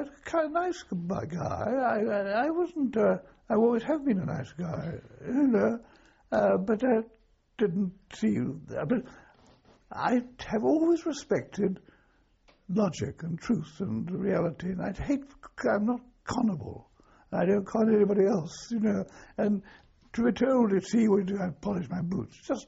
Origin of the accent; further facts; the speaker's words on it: Cambridge, East of England, United Kingdom; Mainly in Cambridge. Cambridge.